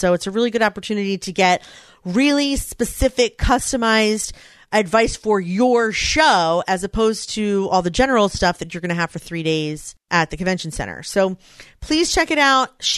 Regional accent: Philadelphia, Pennsylvania, United States; First of all, I love that it's in my hometown. This will never happen again.

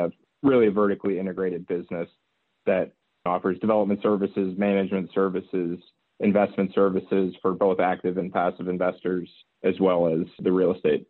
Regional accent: Boston, Massachusetts, United States; I'm from the Boston area.

